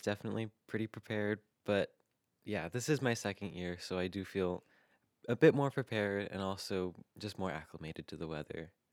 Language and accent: English; Makawao, Hawaii, United States; now in Interlochen, United States; I'm a second-year sophomore here at Interlochen, and I'm from Makawao, Hawaii.